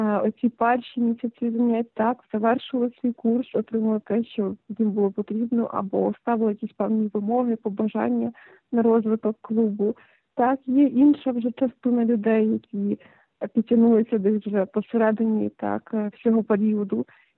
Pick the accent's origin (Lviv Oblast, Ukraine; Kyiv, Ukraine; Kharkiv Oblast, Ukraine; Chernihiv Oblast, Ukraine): Lviv Oblast, Ukraine; Lviv; Я не є місцевою, так, я зі Львова.